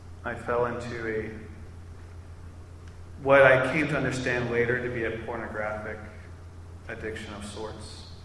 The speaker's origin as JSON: {"language": "English", "region": "Pennsylvania", "country": "United States", "tie": "born there", "said": "I was born on May 9th, 1986, okay? Near Pittsburgh."}